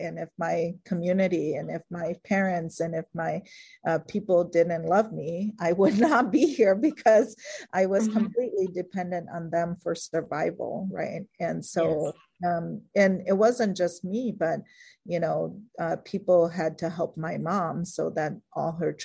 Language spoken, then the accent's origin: English; United States; growing up in America with parents who were refugees, it was a very difficult time because I saw how hard my parents were working and how much they struggled to provide for us.